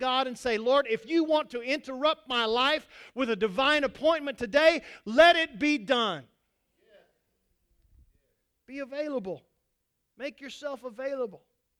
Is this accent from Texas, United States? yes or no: yes; Texas, United States; I grew up in West Texas, and some of the places in West Texas are very beautiful.